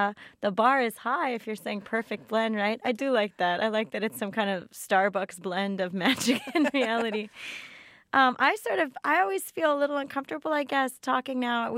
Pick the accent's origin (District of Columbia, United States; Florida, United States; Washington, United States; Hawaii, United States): Florida, United States; So, and I grew up in South Florida, right?